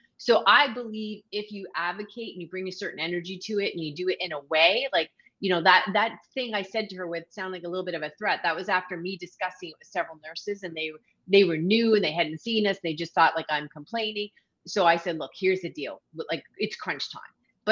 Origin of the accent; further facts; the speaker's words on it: Canada; Well, I'm a Canadian